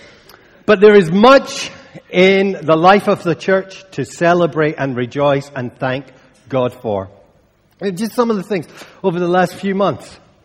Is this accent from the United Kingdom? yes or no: yes; Scotland, United Kingdom; You know, sometimes as Scottish folks, we're not that good at being positive.